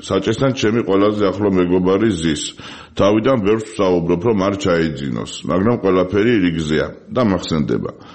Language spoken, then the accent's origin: Georgian; Tbilisi, Georgia; born or raised there